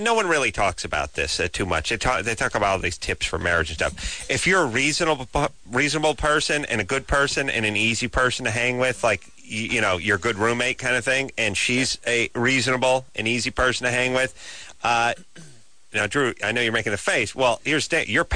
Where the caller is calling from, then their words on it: Kansas, United States; I'm calling from Kansas, so...